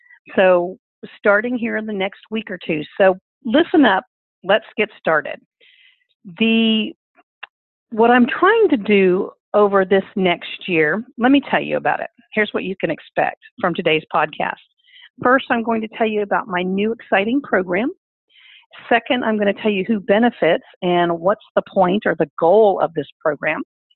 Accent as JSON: {"language": "English", "town": "Fort Worth", "region": "Texas", "country": "United States", "said": "I am from Fort Worth, Texas, and I spent the day traveling from DFW in my home state of Texas to JFK Airport in New York."}